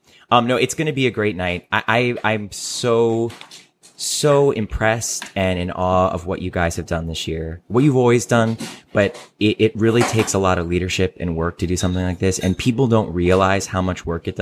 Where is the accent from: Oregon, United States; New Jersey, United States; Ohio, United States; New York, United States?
Ohio, United States; Because I'm from Ohio and that's just way, way too hip.